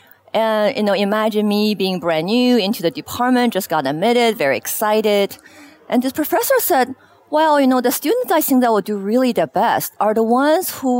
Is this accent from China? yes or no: yes; Beijing, China; moved away as an adult; also born or lived in Shanghai; now in Seattle, United States; I was born in China, in Shanghai, and then I spent most of my, you know, elementary high school years in Beijing. I came over to Seattle, very sunny Seattle today